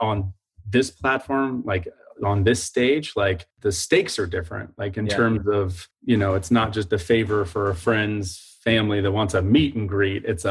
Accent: Alexandria, Virginia, United States; So I grew up in Alexandria, Virginia. I went to Duke University for college.

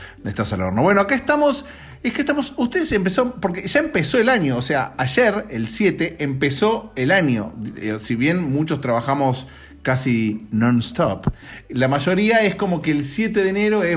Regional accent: Argentina; now in Los Angeles, United States; Cuando yo estaba en mi país, en Argentina...

